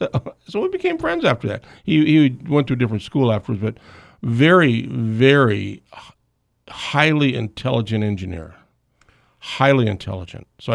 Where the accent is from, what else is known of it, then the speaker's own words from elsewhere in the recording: Fairbanks, Alaska, United States; And I said, I'm from Fairbanks, Alaska.